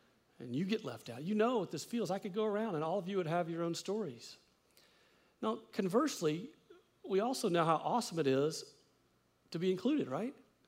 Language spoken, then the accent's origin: English; United States; But I'm American.